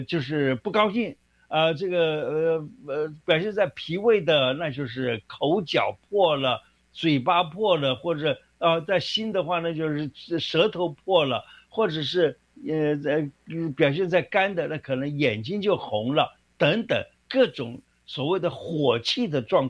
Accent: Taiwan; 所以我常常看到我们台湾人啊，也是哦，最近看到吃辣也是吃得很凶啊。

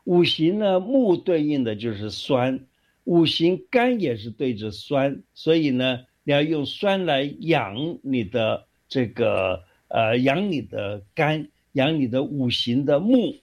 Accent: Taiwan; 你看，我们台湾人啊，有一个这个，就是有个习俗啊

